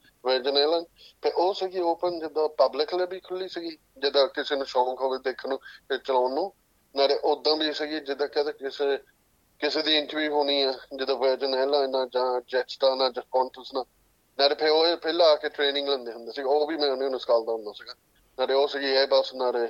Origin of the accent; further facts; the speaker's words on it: Heran, Punjab, India; now in United Kingdom; ਅਸੀਂ ਇੱਥੇ ਇੰਗਲੈਂਡ 'ਚ ਮੂਵ ਹੋਏ ਸੀਗੇ 1986 'ਚ, ਨਾਲੇ ਅੱਧੇ ਪਿੱਛੇ ਹੈਗੇ ਇੰਡੀਆ ਤੋਂ, ਨਕੋਦਰ ਤੋਂ, ਨਾਲੇ ਸਾਡਾ ਪਿੰਡ ਹੈਗਾ ਹੇਰਾਂ।